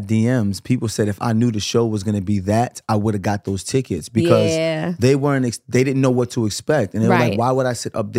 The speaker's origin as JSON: {"language": "English", "town": "Flatbush", "region": "New York", "country": "United States", "tie": "born or raised there", "said": "I grew up in Flatbush. I remember going to Kenmore Movie Theater"}